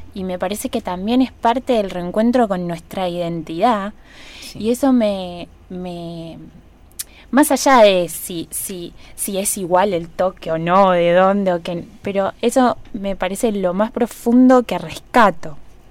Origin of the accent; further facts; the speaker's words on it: Argentina; Yo soy argentina, yo nací acá, mi madre es de familia de descendientes de esclavos.